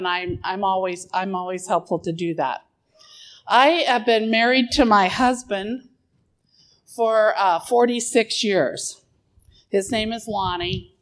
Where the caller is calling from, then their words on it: Marion, Iowa, United States; I come to you from Marion, Iowa.